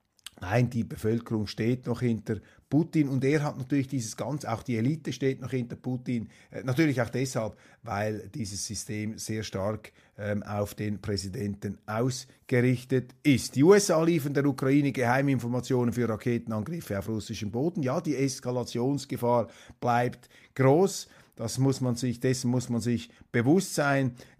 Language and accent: German; Switzerland; Das sage ich als Schweizer, als Eidgenosse